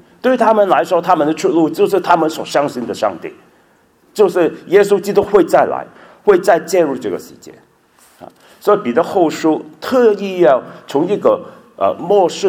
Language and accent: Chinese; Guangdong, China; 我是广东人